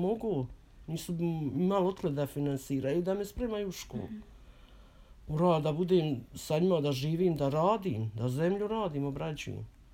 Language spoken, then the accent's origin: Bosnian; Sase, Republika Srpska, Bosnia & Herzegovina; now in Chicago, United States; U Sasama odrasla, u Srebrenici. Rođena u Sasama, selo Sase, opština Srebrenica.